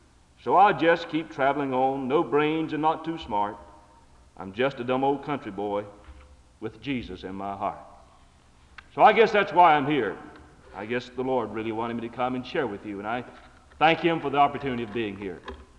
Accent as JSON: {"language": "English", "town": "Pembroke", "region": "North Carolina", "country": "United States", "said": "I replied that I was from Pembroke, North Carolina. And I was proud"}